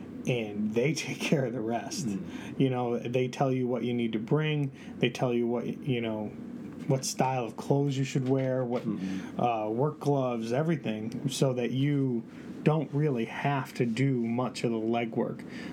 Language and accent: English; Connecticut, United States; So we're just from Connecticut, you know, and there'll be kids from Minnesota and everywhere else.